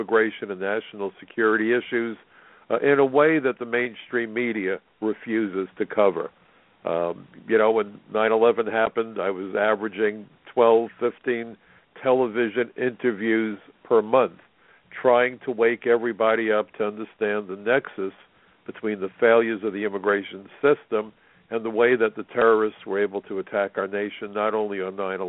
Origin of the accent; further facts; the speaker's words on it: New York City, New York, United States; everything that is now unfolding just a couple of hundred miles from my hometown of New York City.